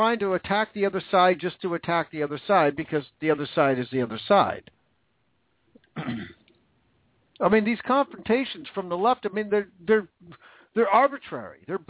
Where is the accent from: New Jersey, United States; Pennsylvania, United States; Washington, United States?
Washington, United States; Vancouver; Now, I grew up in Vancouver, Washington. It wasn't that far from Multnomah Falls in Oregon.